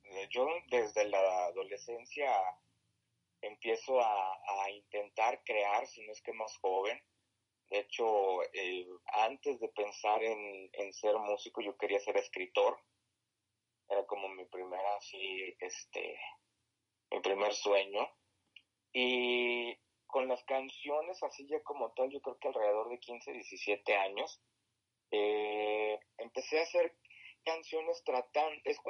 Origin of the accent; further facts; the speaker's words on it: Mexico; qué nos está pasando como mexicanos, ¿no?